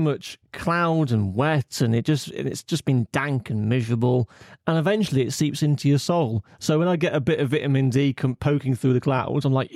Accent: England, United Kingdom; we're both from England specifically, we're not even from different parts of the UK.

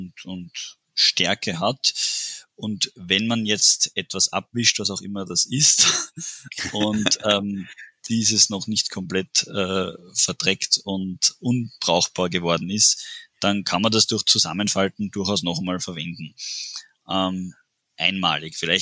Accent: Vienna, Austria; Bei uns in Wien gab es das auch mal

